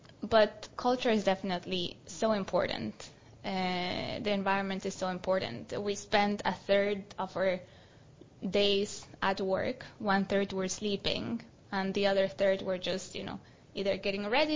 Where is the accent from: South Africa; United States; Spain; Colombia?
Colombia; I would say Colombia because it's my home country